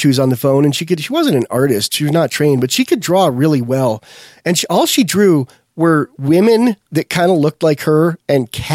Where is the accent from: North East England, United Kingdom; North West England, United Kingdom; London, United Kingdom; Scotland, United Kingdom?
Scotland, United Kingdom; y'all are racist. I'm Scottish. It's my nature.